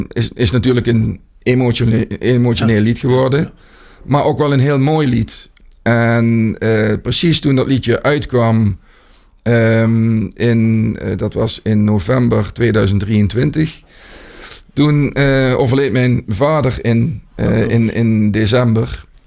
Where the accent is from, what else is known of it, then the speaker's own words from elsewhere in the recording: Cuijk, North Brabant, Netherlands; Ik kom uit Kuik.